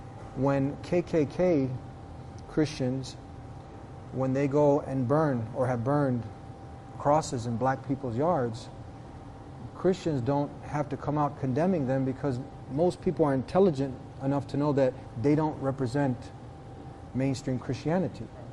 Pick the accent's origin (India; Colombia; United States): United States; I'm an American, I love my country